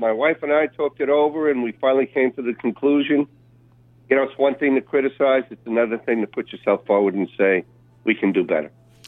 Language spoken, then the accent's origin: English; East Northport, New York, United States; Agriculture, when I grew up in East Northport, it was primarily, you know, broccoli and cucumbers. As a matter of fact, I picked raspberries when I was 8 years old.